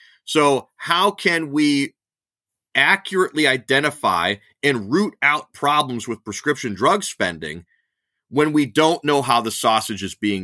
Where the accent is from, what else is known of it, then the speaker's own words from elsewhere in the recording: Ohio, United States; Well, pharmacies in my home state of Ohio were bellyaching to me in 2016